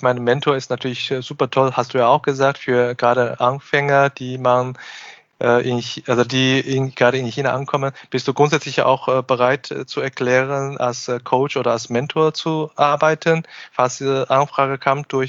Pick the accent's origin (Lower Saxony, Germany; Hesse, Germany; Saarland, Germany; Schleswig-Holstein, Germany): Lower Saxony, Germany; Hanover; aus Hannover, meine Heimatstadt